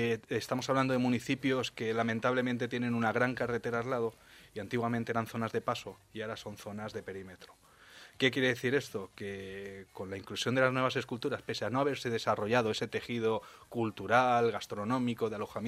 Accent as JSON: {"language": "Spanish", "region": "Valencian Community", "country": "Spain", "said": "todos somos valencianos, o sea, yo estoy acostumbrado a trabajar internacional, pero vuelvo a mi casa."}